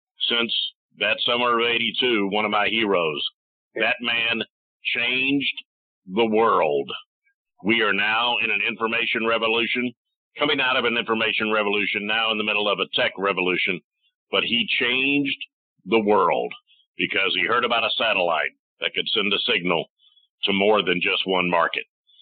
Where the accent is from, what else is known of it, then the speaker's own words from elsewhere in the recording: Atlanta, Georgia, United States; I went down to a place in my hometown of Atlanta